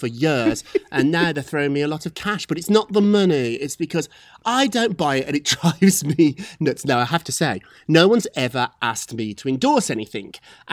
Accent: Scotland, United Kingdom; I'm from Scotland, too.

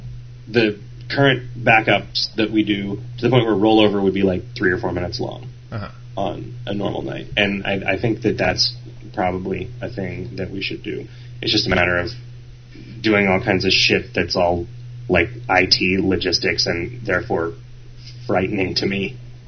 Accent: Jamaica; because I'm Jamaican and I don't like football.

